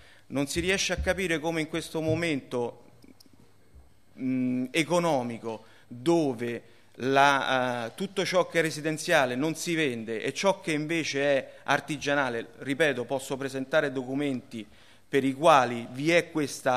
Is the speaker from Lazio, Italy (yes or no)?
yes; Rome, Lazio, Italy; io sono di Casalotti